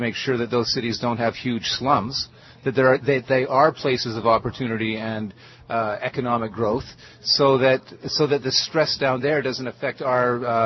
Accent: Canada; Luckily, I'm a Canadian.

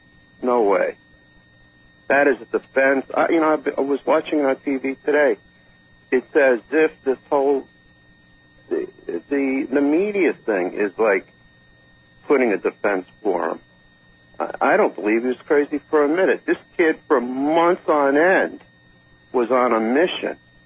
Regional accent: New York City, New York, United States; I had a number of brothers in my family growing up. Growing up in the New York City area.

